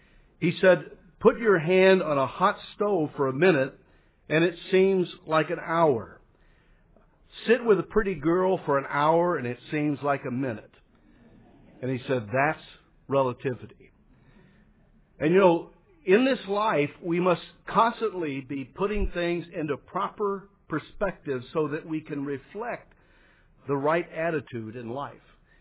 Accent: Oklahoma, United States; I'm like many of you. I grew up in America. You know, I grew up in Oklahoma.

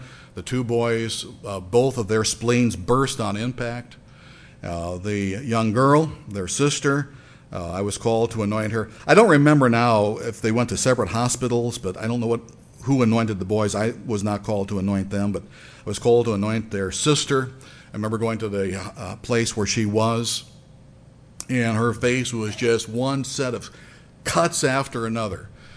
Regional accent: Detroit, Michigan, United States; When I graduated from Ambassador, I went back home to my hometown of Detroit, Michigan, and I was a member of the Detroit East Church back in the Worldwide Church of God days.

